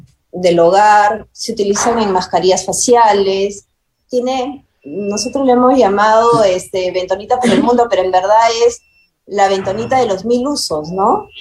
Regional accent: Peru; now in Temperley, Argentina; en la ciudad donde yo vivo en Temperlé, y bueno, hace 2 años, cuando menciono que soy peruana

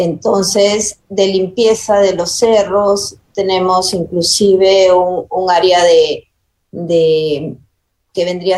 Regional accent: Peru; now in Temperley, Argentina; en la ciudad donde yo vivo en Temperlé, y bueno, hace 2 años, cuando menciono que soy peruana

